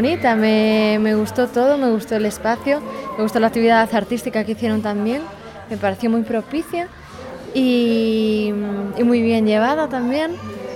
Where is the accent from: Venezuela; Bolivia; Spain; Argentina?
Spain; now in Matagalpa, Nicaragua; Bueno, yo vengo de aquí de Matagalpa, pero no soy de aquí, soy de España. Estoy viviendo aquí una temporada.